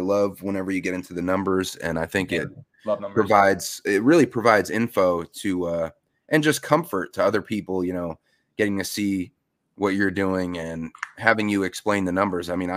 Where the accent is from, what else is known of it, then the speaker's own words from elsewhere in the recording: White Plains, New York, United States; my local card show when I was growing up in Westchester in White Plains at the county center.